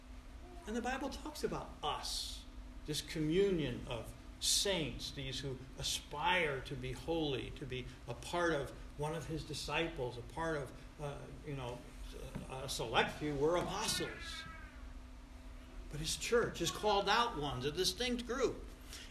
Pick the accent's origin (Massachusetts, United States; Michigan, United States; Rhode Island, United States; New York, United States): New York, United States; Troy; You know, I grew up in South Troy, and we used to talk like this, yous guys.